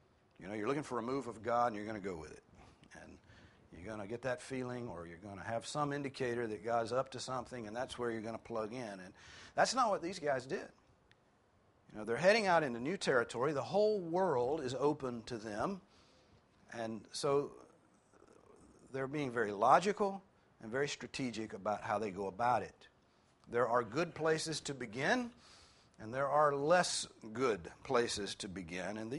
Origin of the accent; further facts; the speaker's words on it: Rome, Georgia, United States; You know, I was from Rome, Georgia, for a part of my time